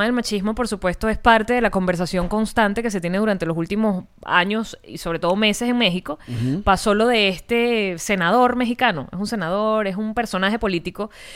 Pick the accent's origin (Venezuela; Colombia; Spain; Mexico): Venezuela; qué mejor representación de que somos venezolanos que esto.